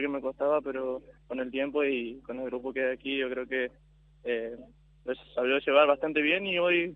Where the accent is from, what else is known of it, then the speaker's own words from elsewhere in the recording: Santiago del Estero, Argentina; Soy de Santiago del Estero.